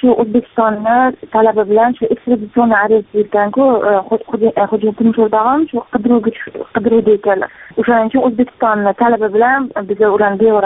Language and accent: Uzbek; Tashkent, Uzbekistan; Xo'p, men O'zbekiston Toshkent shahridanman.